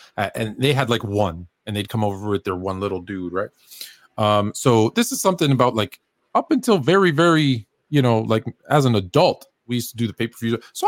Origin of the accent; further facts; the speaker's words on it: Toronto, Ontario, Canada; So when I was a little kid, growing up in Toronto